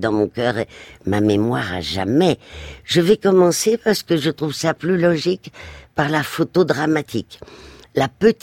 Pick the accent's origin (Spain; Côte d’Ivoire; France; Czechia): Spain; Madrid, Community of Madrid; quand j'ai été élevée à Madrid après le divorce de mes parents, je n'avais jamais vu un appareil photo